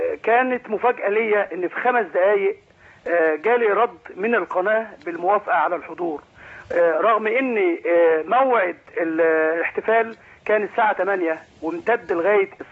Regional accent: Mit Tamama, Dakahlia, Egypt; لتكريم أبطال حرب أكتوبر بقريتنا ميت تمامة

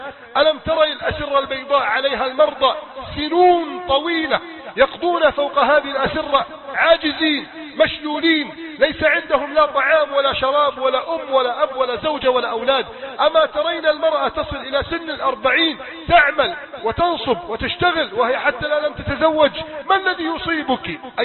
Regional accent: Egypt; وأن بلادنا مصر سيجمع الله شملها

